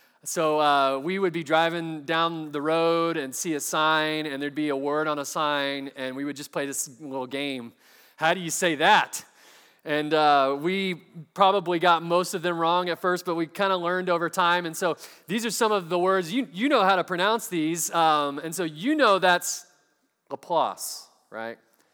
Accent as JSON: {"language": "English", "region": "Texas", "country": "United States", "tie": "born or raised there", "said": "Growing up in Texas, you know, I came here to Louisiana, and I see this word."}